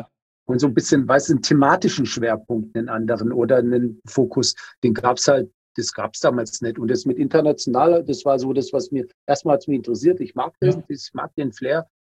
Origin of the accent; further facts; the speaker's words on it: Coburg, Bavaria, Germany; ich selber habe nie in Freiburg gelebt, aber meine ganze Verwandtschaft, Familie ist aus Freiburg und ich bin in Coburg, also in Oberfranken, aufgewachsen.